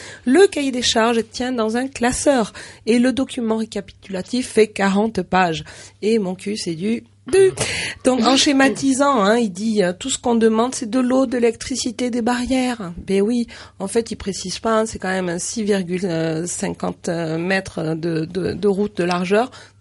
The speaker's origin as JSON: {"language": "French", "region": "Corsica", "country": "France", "said": "Je suis corse"}